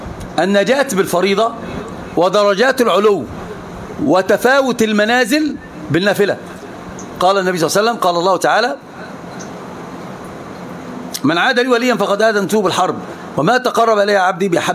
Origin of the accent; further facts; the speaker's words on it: Egypt; فاحنا السيارات عندنا في مصر لله الحمد والمنه